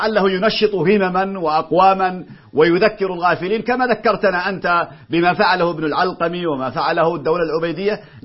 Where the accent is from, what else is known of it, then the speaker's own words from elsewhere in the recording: Yemen; عندنا في اليمن